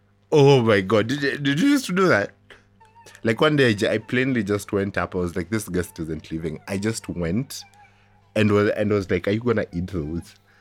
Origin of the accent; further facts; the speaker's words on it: Nairobi, Kenya; Oh, if you're a 90s kid and you remember anything growing up in Nairobi, matatus, sitting four of you.